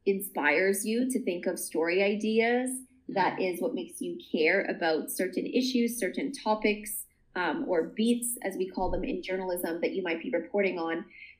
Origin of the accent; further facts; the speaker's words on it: Toronto, Ontario, Canada; But I grew up in Toronto, which is very diverse.